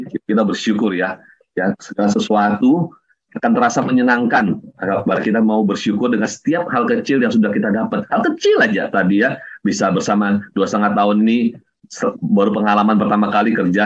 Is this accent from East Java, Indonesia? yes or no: no; Balikpapan, East Kalimantan, Indonesia; born there; Salam Pak, saya juga dari Balikpapan, saya lahir di Balikpapan.